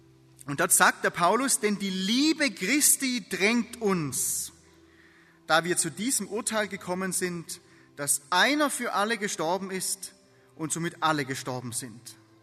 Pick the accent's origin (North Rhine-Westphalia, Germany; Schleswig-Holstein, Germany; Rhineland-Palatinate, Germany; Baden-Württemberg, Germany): Baden-Württemberg, Germany; wie gesagt, ich bin im Hohenlohischen aufgewachsen